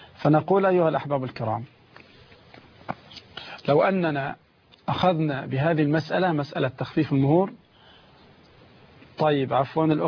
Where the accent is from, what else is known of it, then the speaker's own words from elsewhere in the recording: Egypt; وهذا موجود حتى عندنا في مصر. في مصر هنا موجود